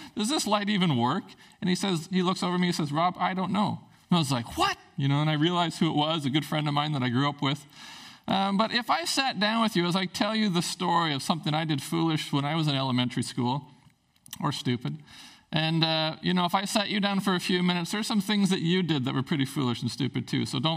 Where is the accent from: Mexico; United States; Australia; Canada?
Canada; Prince Rupert, British Columbia; my good friend I grew up with in Prince Rupert